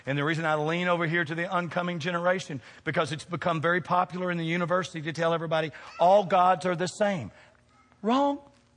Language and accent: English; the South, United States; I mean, I'm from the South. I've been around guns all the time.